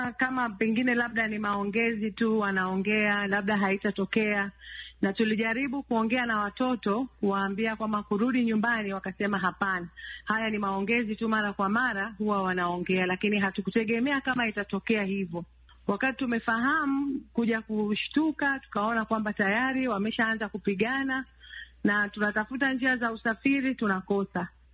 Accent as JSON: {"language": "Swahili", "country": "Tanzania", "said": "kwa sababu sisi ni Watanzania"}